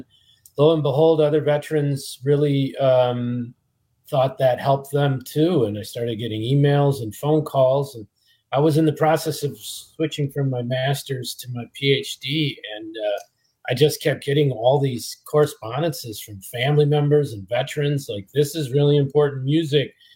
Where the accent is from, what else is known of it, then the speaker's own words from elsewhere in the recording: Eagle River, Wisconsin, United States; also born or lived in Milwaukee; Yeah, I was born in Milwaukee, Wisconsin, raised in Eagle River, Wisconsin